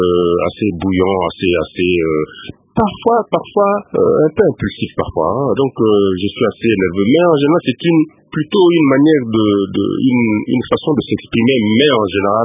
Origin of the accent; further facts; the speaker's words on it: Kwilu, DR Congo; chez nous, dans le Kwilu